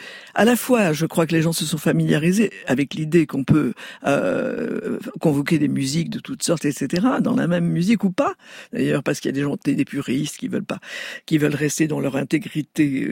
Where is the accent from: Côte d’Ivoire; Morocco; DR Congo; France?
Morocco; born there; il se trouve que je suis née au Maroc, un pays pas si lointain, mais bon, et on parle français, mais où il y a toutes sortes de langues qui arrivent dès l'enfance. Il y a l'arabe marocain, l'arabe classique